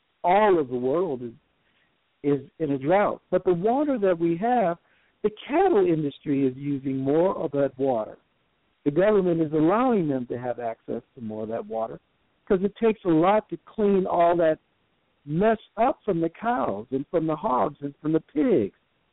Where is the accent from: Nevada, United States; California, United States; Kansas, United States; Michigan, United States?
California, United States; Los Angeles; also born or lived in Birmingham; I'm from California, and Sandy and I are from the same hometown, Compton, California. I was born in Birmingham, but I was raised in Los Angeles.